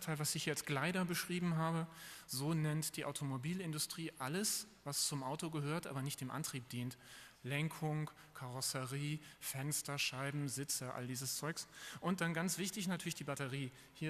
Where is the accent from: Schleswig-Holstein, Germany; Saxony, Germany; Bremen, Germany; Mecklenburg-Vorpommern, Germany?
Schleswig-Holstein, Germany; Husum; ich komme vom Land, aus Husum, das ist kurz vor der dänischen Grenze.